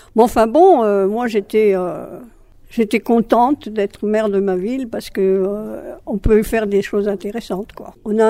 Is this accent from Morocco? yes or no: no; Occitanie, France; born there; C'est dans les Pyrénées, Pyrénées orientales maintenant, on dit.